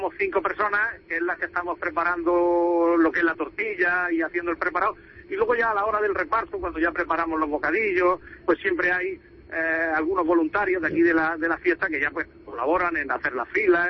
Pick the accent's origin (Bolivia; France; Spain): Spain; Totana, Region of Murcia; somos de Totana, de Murcia.